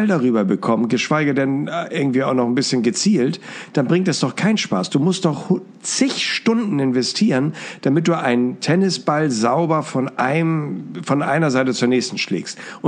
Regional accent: Hamburg, Germany; Du bist ja unter anderem ja auch in meine Heimatstadt gekommen, nach Hamburg.

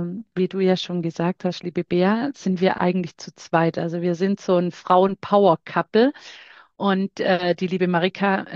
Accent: Baden-Württemberg, Germany; Ja, wir kommen, wie man vielleicht hört, ich sage ja immer, man hört es nicht, kommen wir so aus der Schwabenecke. Also wir sind zwischen Bodensee und Schwarzwald, sind wir zu Hause

